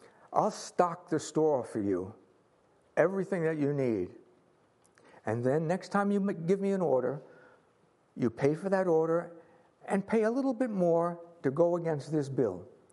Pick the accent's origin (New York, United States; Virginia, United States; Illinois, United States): New York, United States; I said, "Well, I'm from New York, out on Long Island."